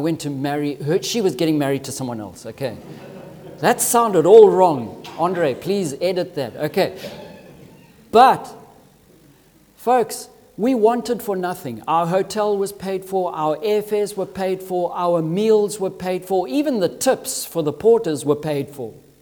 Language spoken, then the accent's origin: English; Zimbabwe; I remember growing up in Zimbabwe, and on a Sunday you would find churches meeting under trees.